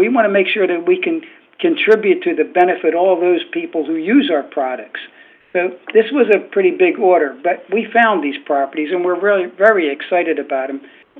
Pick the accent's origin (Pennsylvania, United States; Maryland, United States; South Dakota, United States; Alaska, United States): Pennsylvania, United States; Philadelphia; now in Palm Beach, United States; Well, I'm a CPA from Philadelphia. I went to Penn State, and I received my certificate in 1965.